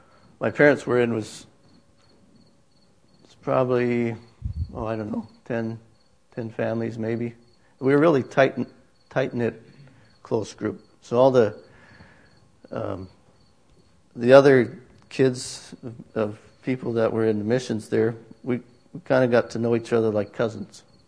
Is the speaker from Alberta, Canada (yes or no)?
no; Ontario, Canada; I grew up in northwestern Ontario, in an area known as the Canadian Shield.